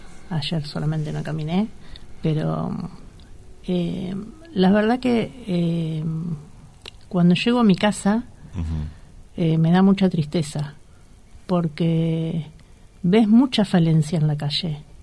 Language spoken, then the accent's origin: Spanish; Wilde, Buenos Aires Province, Argentina; now in Las Flores, Argentina; Yo soy de Wilde.